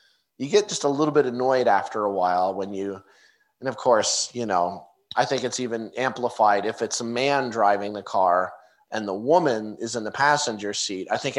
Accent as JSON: {"language": "English", "region": "New Jersey", "country": "United States", "said": "You know, she's from Florida. I'm from Jersey."}